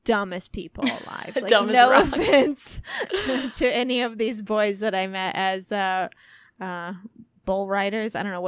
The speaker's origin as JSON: {"language": "English", "region": "Midwest", "country": "United States", "tie": "born or raised there", "said": "We grew up in the Midwest, and me even like further south than you."}